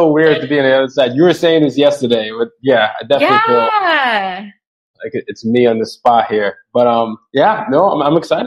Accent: Nigeria; I'm from Nigeria, and we have at least 250 ethnic groups.

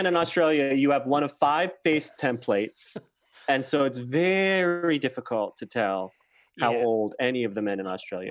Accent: Chicago, Illinois, United States; I was just like a 15-year-old who like was obviously gay, but like wanted to play basketball because I grew up in Chicago in the 90s.

